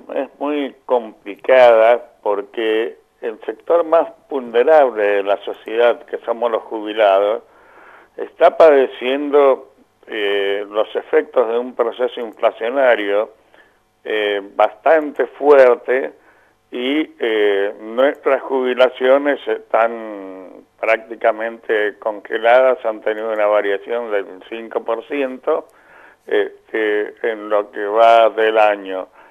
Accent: Argentina; esto nos preocupa más que como jubilados, como argentinos

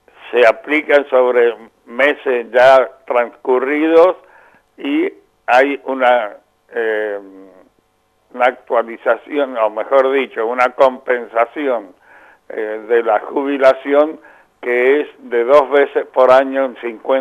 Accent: Argentina; esto nos preocupa más que como jubilados, como argentinos

